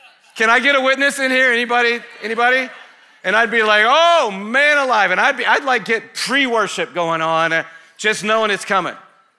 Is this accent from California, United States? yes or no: no; Atlanta, Georgia, United States; My life was so changed when I went to Texas to go to grad school after growing up in Atlanta. And you know how much I love growing up here.